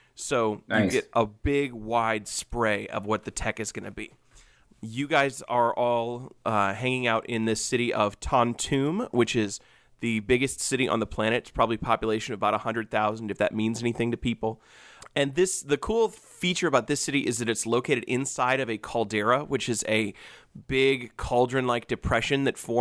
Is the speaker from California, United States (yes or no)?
no; Ohio, United States; I'm from Northwest Ohio